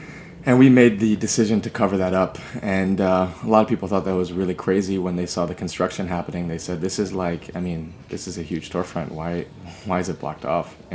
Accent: New York, United States; I was born and raised in New York. I continued my studies in New York at New York University.

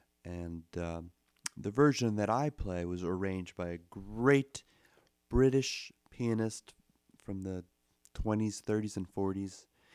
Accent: United States; I feel weird speaking like that because I'm an American and proud of it.

